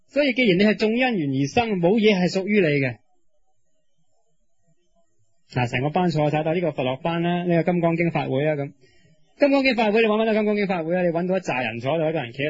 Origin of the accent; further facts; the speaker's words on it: Guangdong, China; 我哋广东人用咩做文字啊？用广东话咯。